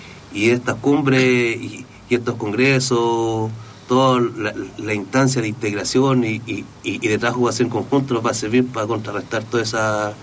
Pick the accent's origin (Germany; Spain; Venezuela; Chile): Chile; now in Argentina; nosotros que venimos de Chile